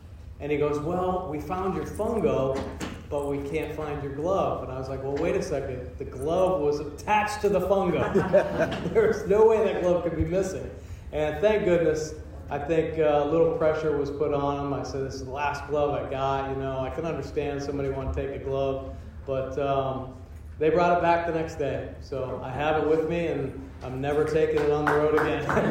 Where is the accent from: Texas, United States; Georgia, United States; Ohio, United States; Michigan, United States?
Michigan, United States; Marquette; born there; also born or lived in Maine; I was born in Marquette, Michigan, Upper Peninsula.